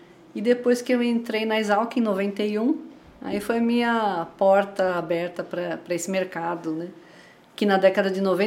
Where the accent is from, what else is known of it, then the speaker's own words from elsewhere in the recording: São Paulo, Brazil; born there; also born or lived in Piracicaba / Minas Gerais; Eu nasci na Moca.